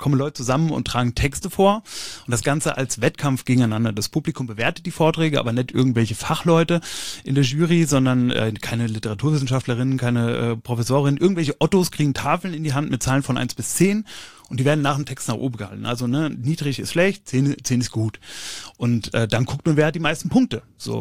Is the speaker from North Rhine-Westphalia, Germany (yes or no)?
no; Gambach, Hesse, Germany; Ich komme ja aus Gambach.